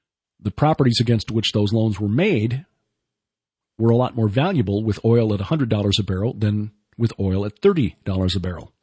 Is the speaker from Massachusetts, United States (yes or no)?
no; Chicago, Illinois, United States; I'm from Chicago. And when you grow up in Chicago, you think the world ends at Interstate 80.